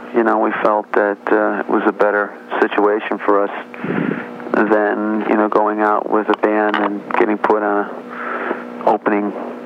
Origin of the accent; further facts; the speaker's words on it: Chicago, Illinois, United States; also born or lived in Los Angeles; I was originally from Chicago, moved to L.A. for 8 years, and so I did my time there.